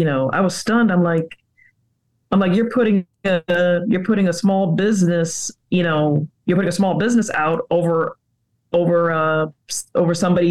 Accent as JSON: {"language": "English", "town": "Los Angeles", "region": "California", "country": "United States", "tie": "born or raised there", "said": "it was actually in my hometown, Los Angeles, because there was a pet store at this mall called the Beverly Center. I used to go there back in the 90s when I was a kid"}